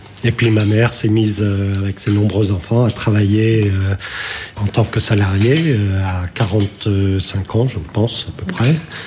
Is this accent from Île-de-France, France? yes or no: no; Normandy, France